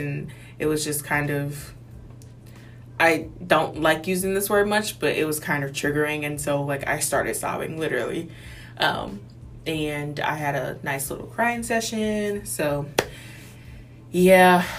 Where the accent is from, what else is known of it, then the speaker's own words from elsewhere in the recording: St. Louis, Missouri, United States; now in Kansas City, United States; So, and then I'm originally from St. Louis, and so after I graduated from Wartburg, I went to St. Louis for about a month and a half, and then moved to Kansas City, which is where I'm currently at right now.